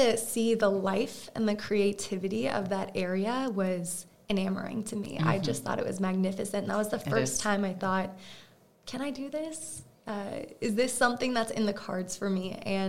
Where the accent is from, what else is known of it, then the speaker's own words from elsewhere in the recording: Florida, United States; Yeah, so I grew up in South Florida